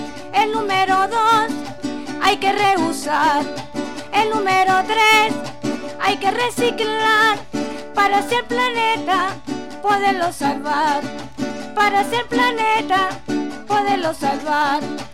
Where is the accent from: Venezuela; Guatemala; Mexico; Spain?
Venezuela; nos preocupa a nosotros como venezolanos, pues, dentro de todo lo que nos rodea